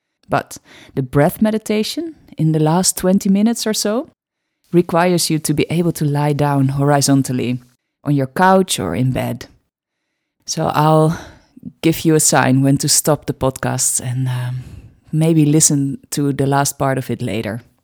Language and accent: English; Netherlands; accent: Dutch; first language Dutch; English is a second language; Usually this podcast is in Dutch, as you may hear from my accent.